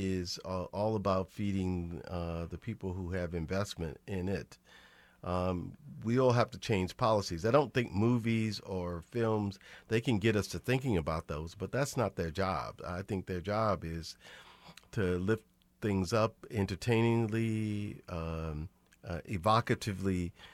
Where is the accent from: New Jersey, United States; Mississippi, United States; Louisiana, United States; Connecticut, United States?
Louisiana, United States; New Orleans; I grew up in New Orleans as a kid.